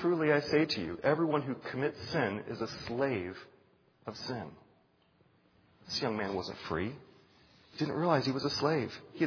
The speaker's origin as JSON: {"language": "English", "town": "Manassas", "region": "Virginia", "country": "United States", "tie": "born or raised there", "said": "I grew up in a smaller town as well. Perhaps not this small. I grew up in Manassas."}